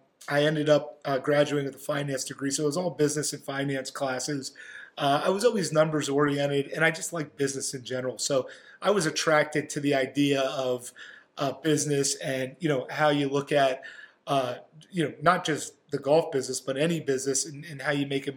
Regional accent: Pennsylvania, United States; I grew up in Pennsylvania, central Pennsylvania.

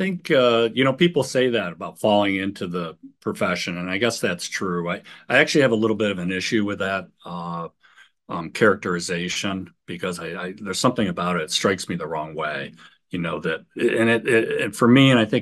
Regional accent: Rochester, New York, United States; But anyways, my background, I grew up in Rochester.

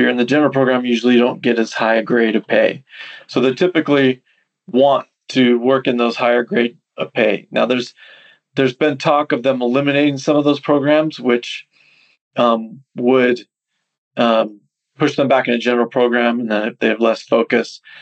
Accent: California, United States; I'm from California, so I know a lot of agents there. I don't live there now

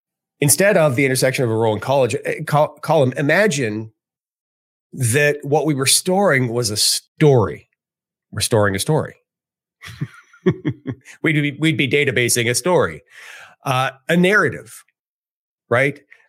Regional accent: Edmonton, Alberta, Canada; I've never gone to Edmonton, my hometown, in any sort of professional way.

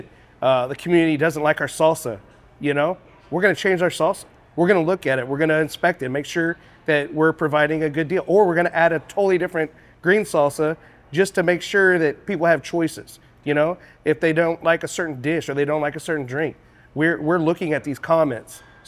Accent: The Woodlands, Texas, United States; I grew up in the Woodlands in 1977, right?

